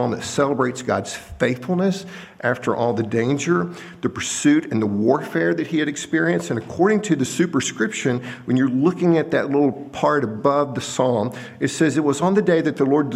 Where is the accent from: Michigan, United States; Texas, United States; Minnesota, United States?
Texas, United States; You know, I am from Texas, so they still got a shot.